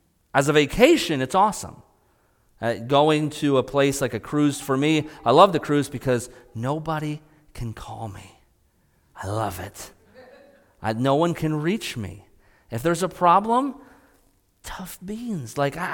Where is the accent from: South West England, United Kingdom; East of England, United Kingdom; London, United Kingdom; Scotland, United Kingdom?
Scotland, United Kingdom; because I'm Scottish